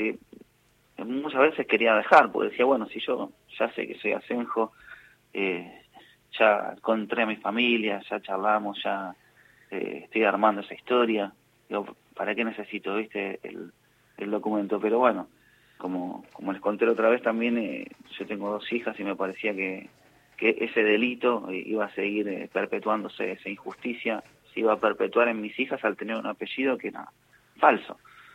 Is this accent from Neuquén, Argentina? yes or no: no; Cinco Saltos, Río Negro, Argentina; born there; yo nací en Cinco Saltos, Río Negro